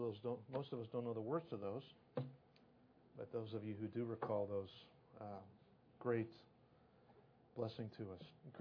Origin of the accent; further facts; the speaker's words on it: Illinois, United States; Growing up outside of Chicago, nearly every Sunday afternoon when a baseball game wasn't on, I would sit down and turn on WGN Channel 9